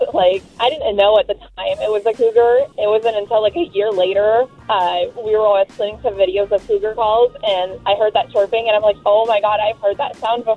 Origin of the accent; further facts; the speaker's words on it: Alaska, United States; I grew up in Alaska, and there is what we call a blueberry trail, and it's on Blueberry Hill, and it's just that's where all of us go.